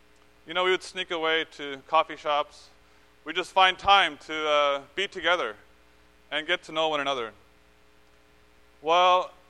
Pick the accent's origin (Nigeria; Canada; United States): Canada; Montreal, Quebec; I'm from Montreal, and I'm here to gain Christ with you.